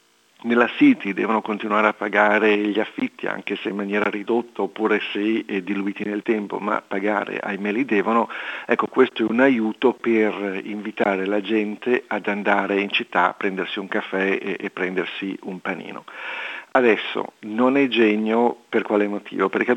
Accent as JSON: {"language": "Italian", "region": "Liguria", "country": "Italy", "said": "individualmente da ligure dico evviva"}